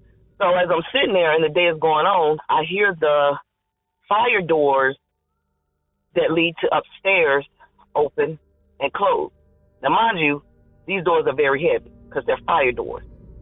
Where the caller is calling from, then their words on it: North Carolina, United States; I'm calling from North Carolina.